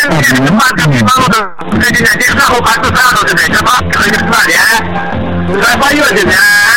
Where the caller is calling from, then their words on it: Moscow, Russia; Я из Москвы, вообще-то.